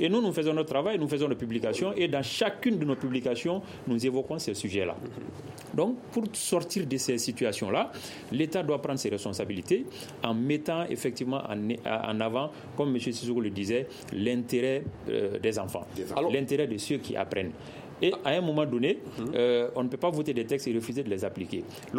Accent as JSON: {"language": "French", "country": "Mali", "said": "Nous sommes tous des Maliens."}